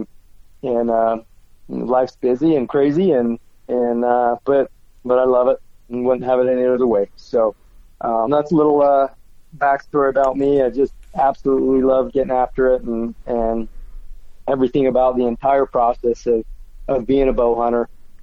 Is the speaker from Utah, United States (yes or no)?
yes; Utah, United States; And here in my home state of Utah, it's just really what drives me year in and year out.